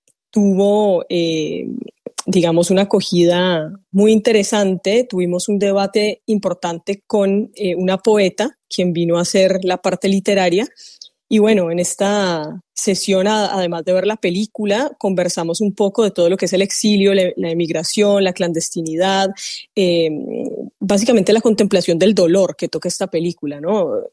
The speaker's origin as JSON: {"language": "Spanish", "town": "Cali", "region": "Valle del Cauca", "country": "Colombia", "said": "tú sabes que como caleña llevo en la sangre un poco la cuestión del Caliwood"}